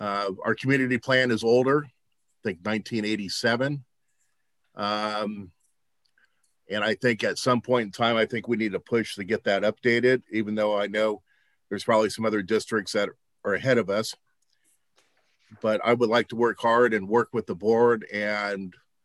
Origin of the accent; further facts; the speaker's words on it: Point Loma, California, United States; I was born and raised here in Point Loma, third generation, and went through the schools and raised a daughter here